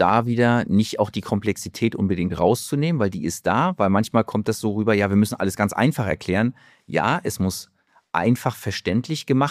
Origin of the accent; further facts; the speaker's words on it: Mecklenburg-Vorpommern, Germany; weil es meine Heimat war